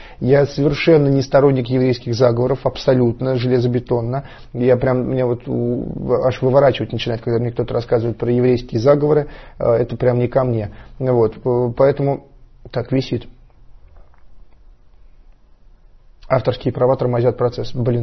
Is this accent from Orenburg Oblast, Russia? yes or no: no; Saratov, Saratov Oblast, Russia; ладно, я из Саратова, я не понимаю, я с деревни, да.